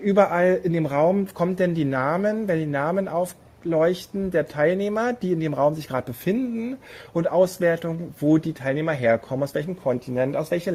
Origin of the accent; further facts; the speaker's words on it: Germany; Also da für uns als Deutsche mal wirklich Chapeau, haben wir wirklich was Geiles hingestellt.